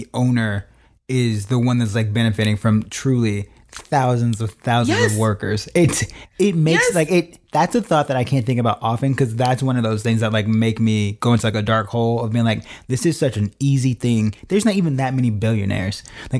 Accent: Chicago, Illinois, United States; because growing up in Chicago, a very segregated place, authority was always, mm-hmm, usually white and truly terrible.

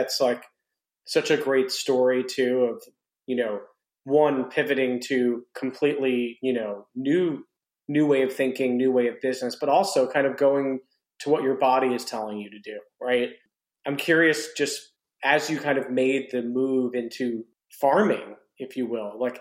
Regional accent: New York City, New York, United States; now in East Hampton, United States; And I grew up in New York City, like born and raised on 27th Street. And, you know, I live in East Hampton now.

